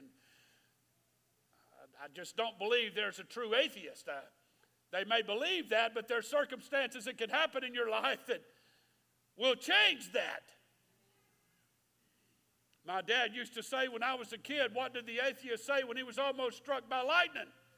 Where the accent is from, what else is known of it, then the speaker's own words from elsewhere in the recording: Baton Rouge, Louisiana, United States; I've been born and raised in this. As a matter of fact, I was born in Baton Rouge. I was gone about 10 years and came back. I know this area, was born here.